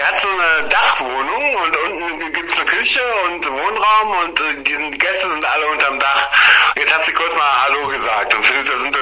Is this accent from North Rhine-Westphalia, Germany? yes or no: yes; Düren, North Rhine-Westphalia, Germany; Ich habe, glaube ich, 3 oder 4 Dürenplatten gemacht, die nur meiner Heimatstadt gewidmet sind.